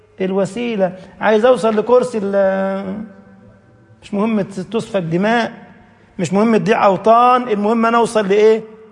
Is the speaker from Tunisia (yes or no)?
no; Egypt; كان بعضهم عندنا في مصر يقول لك تربية الشباب هتربوهم ازاي يا جماعة؟